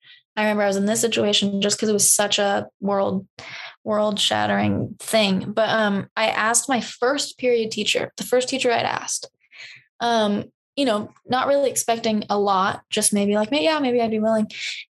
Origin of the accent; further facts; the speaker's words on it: New York, United States; I grew up in New York. I have a lot of family there.